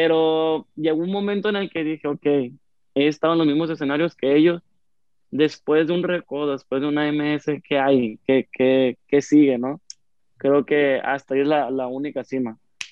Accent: Culiacán, Sinaloa, Mexico; como yo soy de Culiacán aquí, pues el norteño es la mata de los corridos, ¿no?

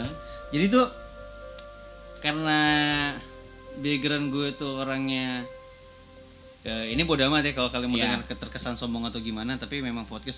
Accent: Jakarta, Indonesia; Tahun 92 gue lahir. Tahun 92 lahir gue besar di Jakarta.

